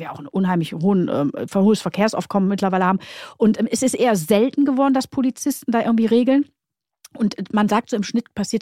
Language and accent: German; Duisburg, North Rhine-Westphalia, Germany; Ich komme ja aus Duisburg